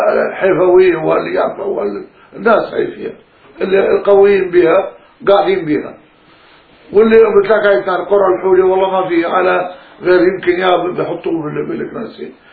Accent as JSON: {"language": "Arabic", "town": "Quneitra", "region": "Quneitra Governorate", "country": "Syria", "said": "أنا أجيت من القنيطرة والله اروح على على على على اسمه على المزوريه واروح مشي وجه مشي"}